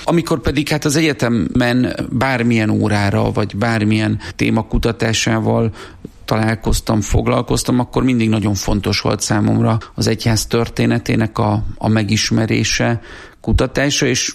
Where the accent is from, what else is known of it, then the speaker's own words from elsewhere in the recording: Körmend, Vas, Hungary; Körmenden születtem, és az életem első két évtizede az ehhez a Vas megyei kisvároshoz kötődik.